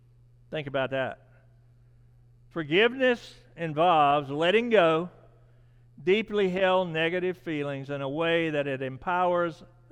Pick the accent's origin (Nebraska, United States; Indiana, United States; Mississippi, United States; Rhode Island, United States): Mississippi, United States; Nesbitt; I get a message from my hometown in Nesbitt, Mississippi